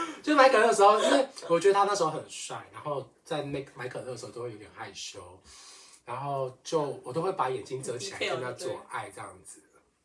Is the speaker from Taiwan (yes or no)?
yes; Kaohsiung, Taiwan; 因为我是高雄人，所以他们都会用台语的方式叫我